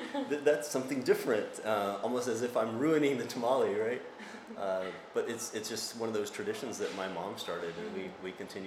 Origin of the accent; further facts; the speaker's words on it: Texas, United States; So I am from South Texas, south of San Antonio.